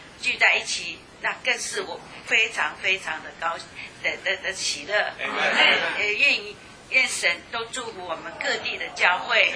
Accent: Taiwan; 因为我们是来自台湾，那台湾是一个小岛

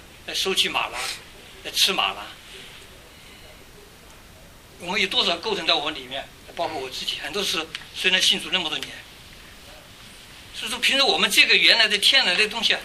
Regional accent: China; 我们都是生在新社会，然后在中国，长在红旗下，我们都被文化，我们的文化所构成。

